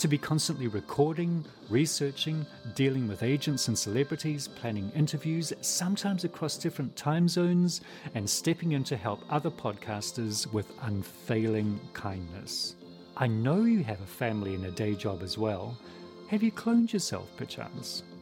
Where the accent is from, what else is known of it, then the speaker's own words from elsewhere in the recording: New Zealand; from New Zealand